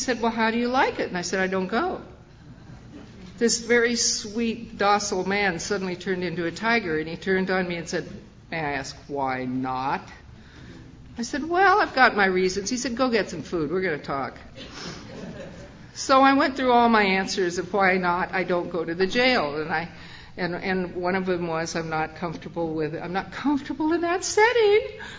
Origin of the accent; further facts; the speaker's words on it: Seattle, Washington, United States; I grew up in Seattle, Washington. I was an only child.